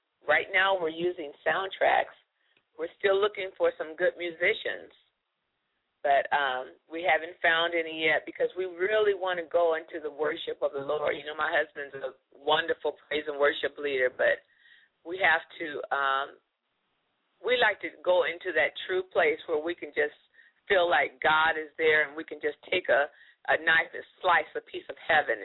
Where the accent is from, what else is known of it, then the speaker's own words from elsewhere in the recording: California, United States; also born or lived in Atlanta; Well, you know, we moved from Atlanta. We lived in Atlanta for 30 years. And then we moved back to California. Originally, we were from California, and we lived here for a few years.